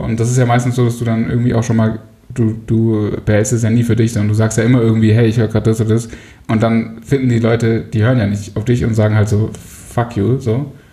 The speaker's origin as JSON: {"language": "German", "country": "Switzerland", "said": "Ich komme ja aus der Schweiz."}